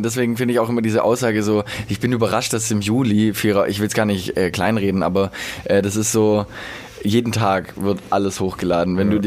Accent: Böblingen, Baden-Württemberg, Germany; Also ich bin da ich komme da ja eigentlich her. Also ich bin da ja zur Schule gegangen, ich bin da zur Grundschule gegangen. So ja, zur Eduard-Mörike Grundschule.

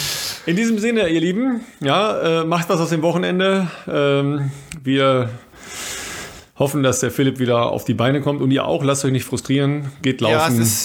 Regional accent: North Rhine-Westphalia, Germany; ich komme aus dem Ruhrpott.

